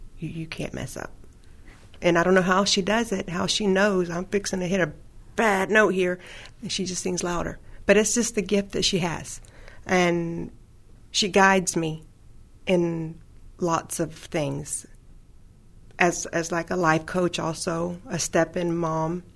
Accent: Florida, United States; I'm from Florida.

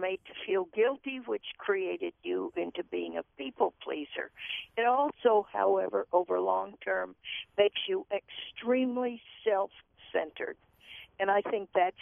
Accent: Midwest, United States; I'm 81, and I was raised in the Midwest where parents at that time were quite strict

